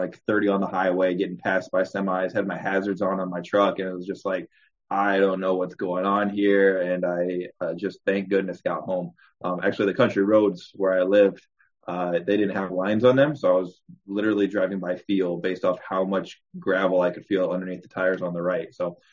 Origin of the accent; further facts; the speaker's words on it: Illinois, United States; now in South Carolina, United States; I currently live in South Carolina, but I'm originally from Illinois.